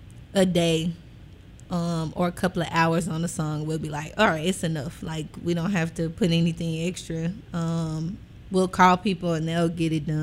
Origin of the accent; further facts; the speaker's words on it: Memphis, Tennessee, United States; I'm from Memphis, you know what I mean? Yes. I came from here.